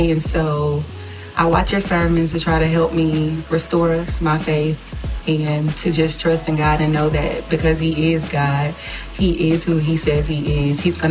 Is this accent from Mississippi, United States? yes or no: yes; Gulfport, Mississippi, United States; I'm from Gulfport, Mississippi.